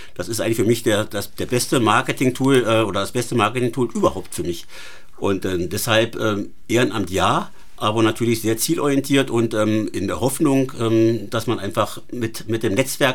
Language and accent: German; Hesse, Germany; Nordhessen ist meine Heimat. Ich lebe äußerst gerne in Nordhessen und bin auch sehr, sehr dankbar, dass ich in Nordhessen leben darf.